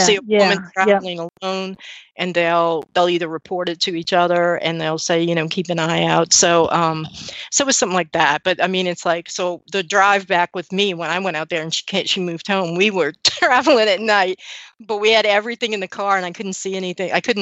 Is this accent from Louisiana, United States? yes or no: yes; New Orleans, Louisiana, United States; So, you know, I'm from New Orleans.